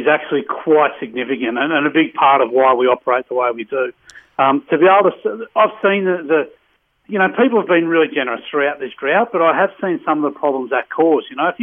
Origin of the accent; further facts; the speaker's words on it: Orange, New South Wales, Australia; I'm from Orange.